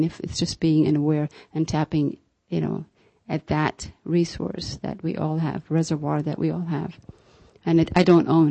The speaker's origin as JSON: {"language": "English", "country": "Ethiopia", "said": "you know, the fact that I'm from Ethiopia is quite incidental."}